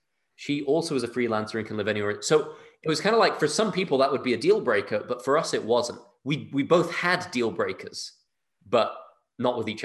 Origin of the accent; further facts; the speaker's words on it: United Kingdom; I'm a British Pakistani. My parents are from Pakistan. I grew up in the UK.